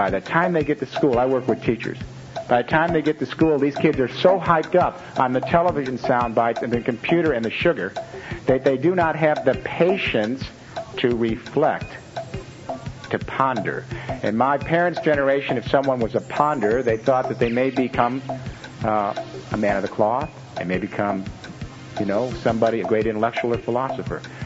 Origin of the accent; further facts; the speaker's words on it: Midwest, United States; I'm from the Midwest. Let's be civilized here.